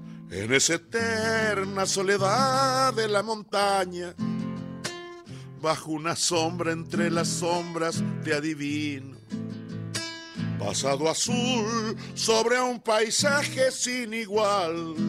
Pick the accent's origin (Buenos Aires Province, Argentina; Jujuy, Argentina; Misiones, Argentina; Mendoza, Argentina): Jujuy, Argentina; Purmamarca; porque yo soy de Purmamarca